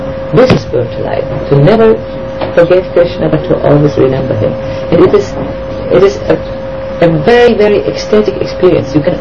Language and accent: English; Germany; English is a second language; Then we come from Germany, we are very disciplined people, if we need to.